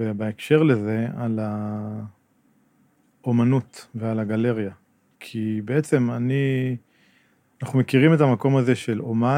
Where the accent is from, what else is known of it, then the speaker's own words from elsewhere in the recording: Hazorea, Northern District, Israel; גדלתי שם. וגם יש אומנים שאני הכרתי בזורע